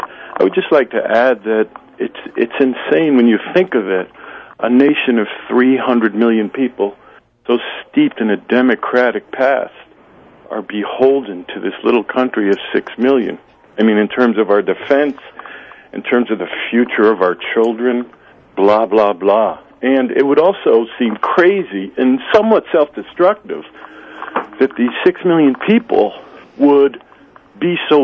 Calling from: New Haven, Connecticut, United States; from New Haven.

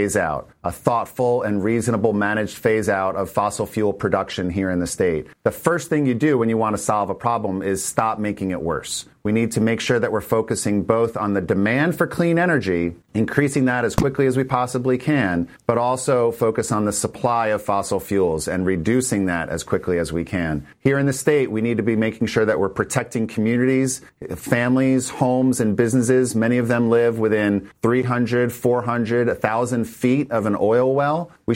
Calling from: Oakland, California, United States; I'm calling in from Oakland this morning.

